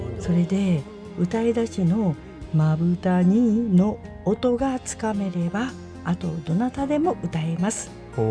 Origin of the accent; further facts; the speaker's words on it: Kagoshima, Japan; accent: Kagoshima dialect; 私鹿児島出身なもんですから鹿児島弁丸出しでやってますので